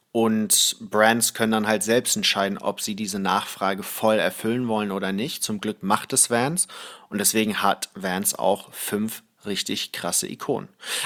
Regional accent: Thailand; now in Germany; Ich bin ja in Thailand englischsprachig aufgewachsen, habe halt auch alle Filme auf Englisch gesehen

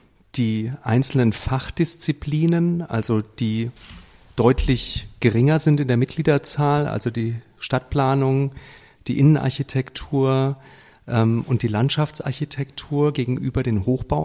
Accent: Marburg, Hesse, Germany; Sogar in Marburg, meiner Heimatstadt.

